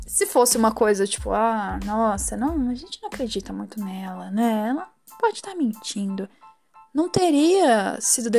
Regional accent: Brazil; Eu aprendi, principalmente sendo brasileira, que a gente vive num mundo muito machista

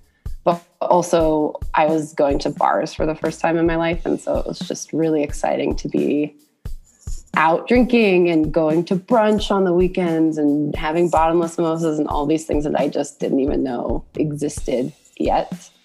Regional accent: Denver, Colorado, United States; So I grew up in Denver, but I went to college in Rhode Island

